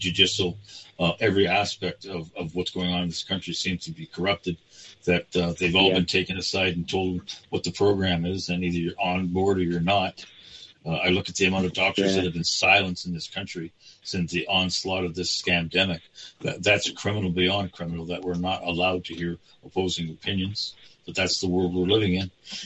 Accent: Toronto, Ontario, Canada; I was born and raised in Toronto, Chuck. When I was living in Toronto growing up as a kid, it was a great, great city to grow up in.

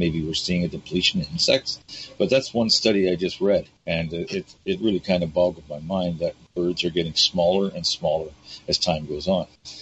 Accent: Toronto, Ontario, Canada; And I grew up in Toronto, and I roamed the streets of Toronto.

